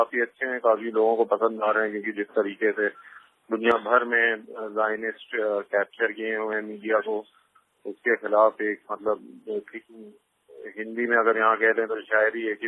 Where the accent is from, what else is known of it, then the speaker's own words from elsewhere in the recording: Lucknow, Uttar Pradesh, India; मैं लखनऊ इंडिया से हूँ